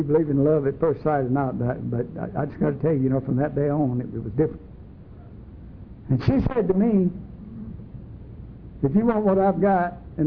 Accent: LaGrange, Georgia, United States; See, I grew up in Georgia, in LaGrange, Georgia, in a Southern Baptist church. It was at the end of our street.

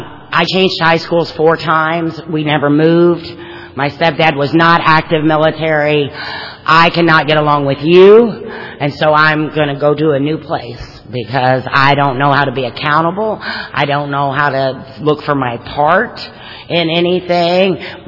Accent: Kentucky, United States; I am from Kentucky, but that's not why.

